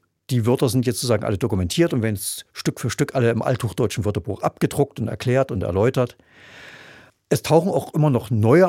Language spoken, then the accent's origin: German; Leipzig, Saxony, Germany; als Leipziger